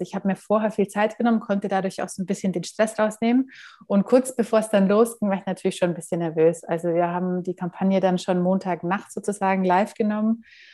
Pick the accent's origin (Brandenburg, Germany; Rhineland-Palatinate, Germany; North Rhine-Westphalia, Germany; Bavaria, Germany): Bavaria, Germany; Munich; ich bin aus München